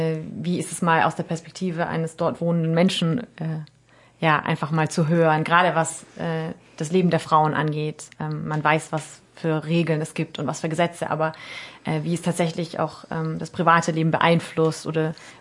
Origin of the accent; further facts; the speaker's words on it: Germany; Ja, also wie gesagt, ich denke, aufgewachsen hier in Deutschland und dann dort zu leben, ist auf jeden Fall wäre ein krasser Unterschied.